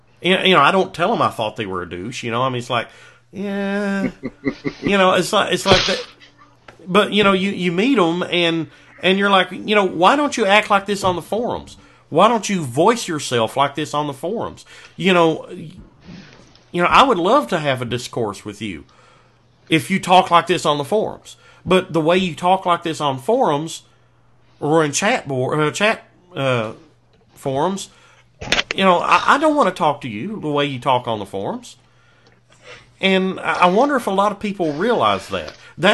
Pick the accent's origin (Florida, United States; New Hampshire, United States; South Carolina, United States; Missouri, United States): Florida, United States; also born or lived in Kentucky; I'm from Kentucky, but I was raised in a swamp in South Florida.